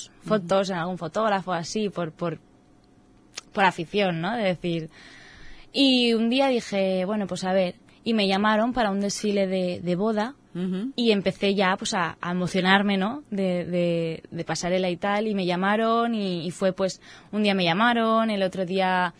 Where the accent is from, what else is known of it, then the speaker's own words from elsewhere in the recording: Bellreguard, Valencian Community, Spain; Bueno, soy de Bellreguard y tengo 22 años.